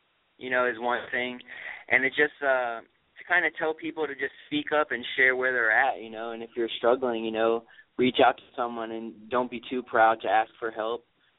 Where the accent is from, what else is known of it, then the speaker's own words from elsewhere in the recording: Cocoa Beach, Florida, United States; also born or lived in Chicago area; Well, I grew up in Cocoa Beach. I was born right outside of Chicago, but my hometown is Cocoa Beach, Florida.